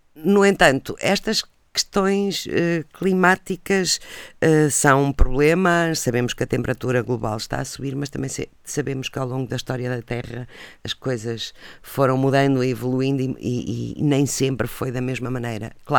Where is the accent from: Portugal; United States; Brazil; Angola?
Portugal; Pampilhosa da Serra, Coimbra; Falo, por exemplo, da Pampilhosa da Serra, que é a minha terra natal